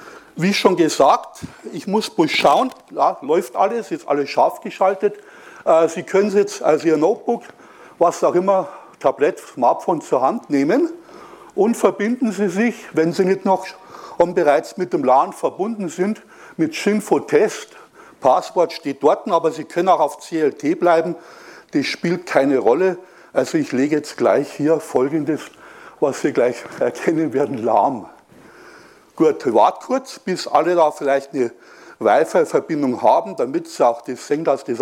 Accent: Ingolstadt, Bavaria, Germany; ich komme aus Ingolstadt und Ingolstadt ist bekannt als die Schanz.

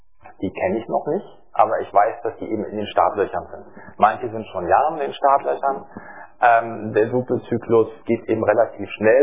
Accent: Berlin, Germany; Eigentlich komme ich aus Berlin, aber ich bin öfter hier in Chemnitz.

